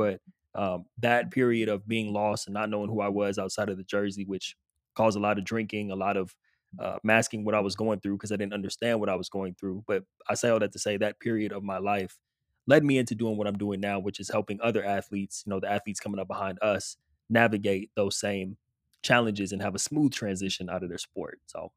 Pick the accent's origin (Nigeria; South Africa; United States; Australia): United States; West Coast; growing up on the West Coast